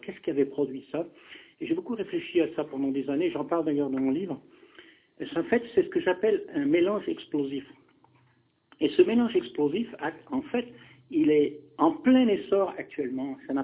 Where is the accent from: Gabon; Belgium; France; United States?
United States; Texas; accent: Texan; pardonnez mon accent texan, hein, parce que depuis le temps, c'est pas grave.